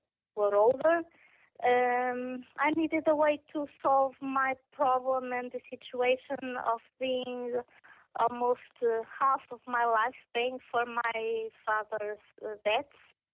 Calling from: Portugal; I'm calling from Portugal.

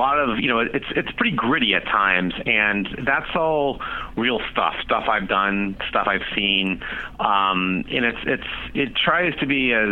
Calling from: Washington, District of Columbia, United States; Washington, D.C.

